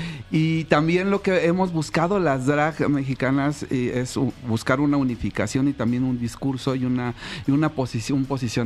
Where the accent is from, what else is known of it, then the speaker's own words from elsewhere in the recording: France; Spanish is a second language; Sí, es que soy francesa.